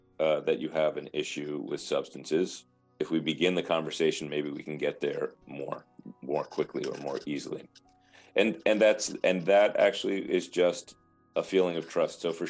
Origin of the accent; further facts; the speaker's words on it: New York, United States; because I'm from New York, right? So we say, how you doing?